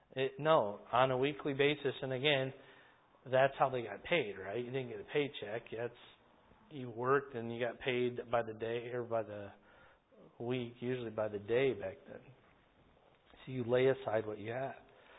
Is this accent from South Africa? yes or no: no; Iowa, United States; But I'm from Iowa.